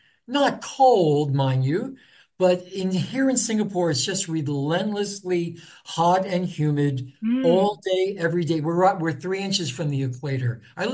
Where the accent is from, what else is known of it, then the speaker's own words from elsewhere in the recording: Northeast, United States; I was born in October. I'm from the Northeast. My family's from the Austrian Alps.